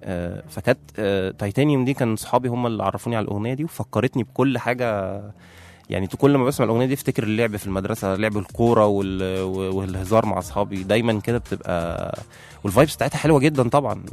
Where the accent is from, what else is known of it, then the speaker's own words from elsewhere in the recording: Egypt; كانت الشباب عندنا في مصر هنا بيعملوها لما مثلا يكون واحد صاحبك متضايق